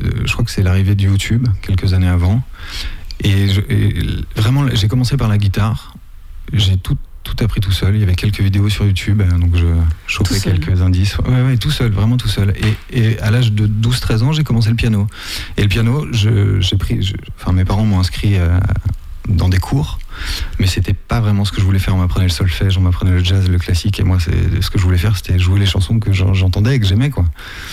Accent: Nantes, Pays de la Loire, France; Je suis nantais d'origine, mais j'ai de la famille dans le coin, entre Chalon, Noirmoutier.

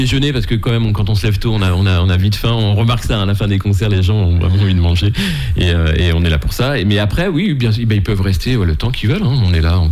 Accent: Saint-Jean-de-Monts, Pays de la Loire, France; parce que moi je suis originaire de Saint-Jean-de-Mont.

